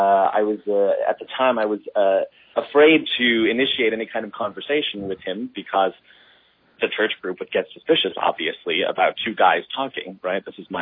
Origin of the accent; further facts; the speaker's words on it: New Jersey, United States; growing up in New Jersey.